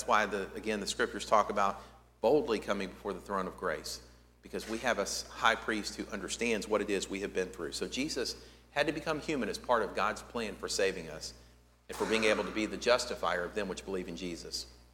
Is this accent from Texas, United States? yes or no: yes; Baytown, Texas, United States; born there; I was born in Baytown, that I was born to a relatively middle-class family named you know